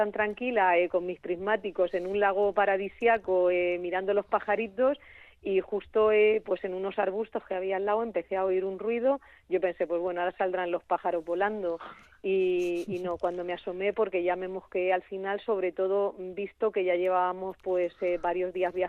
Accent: Castilla-La Mancha, Spain; Nos encanta porque somos manchegos, entonces, pues oye, nuestra tierra, y trotamundos porque somos muy de nuestra tierra

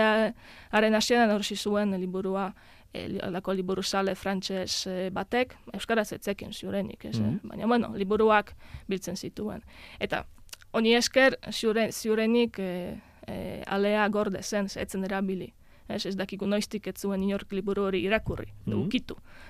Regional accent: Poznań, Greater Poland Voivodeship, Poland; born there; Basque is a second language

